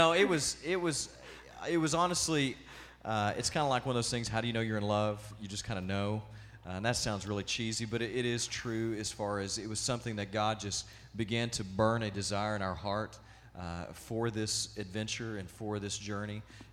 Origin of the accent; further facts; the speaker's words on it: Dallas-Fort Worth, Texas, United States; But we are originally from I'm originally from Dallas-Fort Worth, Texas, and Tina is from Houston.